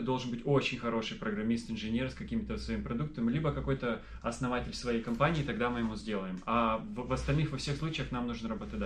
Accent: Irkutsk, Irkutsk Oblast, Russia; born there; Да, я родился в Иркутске, значит, в Восточной Сибири.

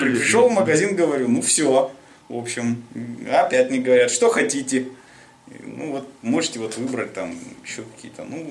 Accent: Vladikavkaz, North Ossetia–Alania, Russia; Я из России, это Северный Кавказ, город Владикавказ, Северная Осетия.

